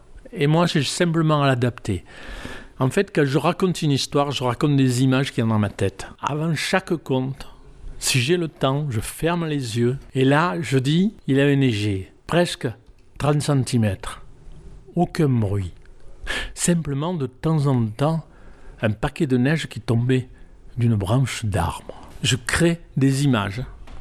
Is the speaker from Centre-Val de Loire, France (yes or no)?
no; Provence-Alpes-Côte d'Azur, France; accent: Provençal; C'est mon accent. Et c'est même le moment de dire de la langue provençale. La langue provençale, c'est mes couleurs. C'est l'air de dire je suis d'ici et je parle dans la langue du pays.